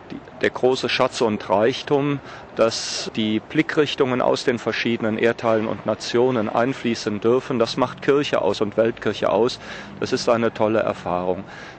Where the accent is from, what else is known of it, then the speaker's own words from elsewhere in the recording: Germany; Wir dürfen nicht verschweigen als Deutsche